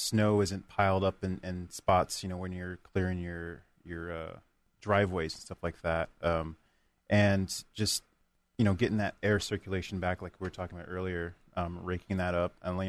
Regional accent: California, United States; No, I'm originally from California. We've never seen snow ever.

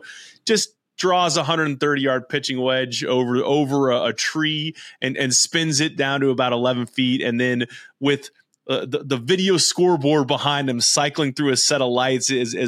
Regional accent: California, United States; growing up in Central California as a Warriors fan

